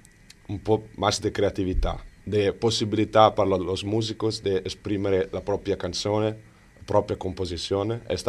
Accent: Italy; first language Italian; Spanish is a second language; moved away; also born or lived in Australia / New Zealand; vengo de Italia, pero hace muchos años que estoy a viajar. Paso un montón de años en Australia, Nueva Zelanda

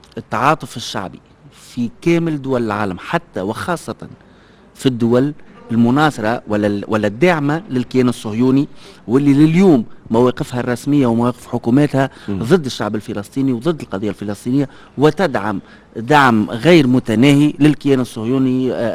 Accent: Tunisia; بصفتي الشخصيه، بصفتي تونسي وطني

